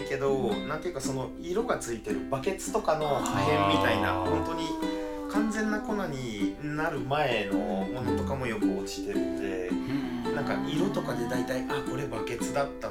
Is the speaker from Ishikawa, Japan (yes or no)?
yes; Ishikawa, Japan; 僕石川県出身なんですけど、その帰省した際に